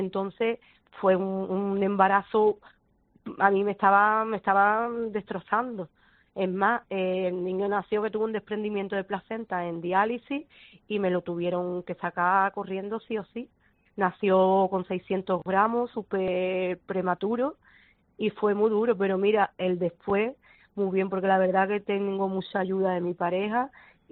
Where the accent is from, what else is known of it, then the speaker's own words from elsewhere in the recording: Isla Cristina, Andalusia, Spain; Sí, yo soy de Isla Cristina.